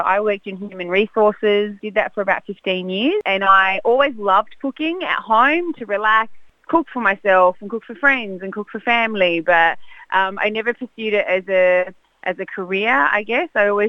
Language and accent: English; Adelaide, South Australia, Australia; born there; So I was born here in Australia, in Adelaide. Parents were both migrants from Lebanon, so they came here in the 70s.